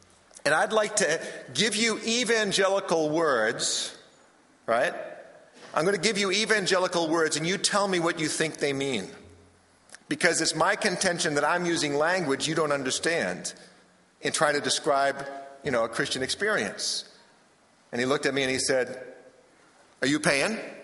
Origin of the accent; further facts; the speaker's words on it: Massachusetts, United States; It may surprise you to know this, but I come from Massachusetts. You knew that already.